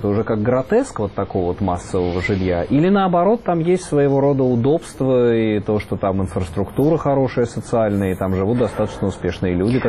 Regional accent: Moscow, Russia; как коренной москвич, глядя на создание домстроя, конечно, сердце мое обливается слезами.

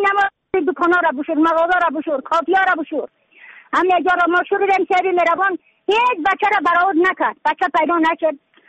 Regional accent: Badakhshan, Afghanistan; از بدخشان هستم، مرکز بدخشان، ولسوالی اقل پایان، قیره بینگ.

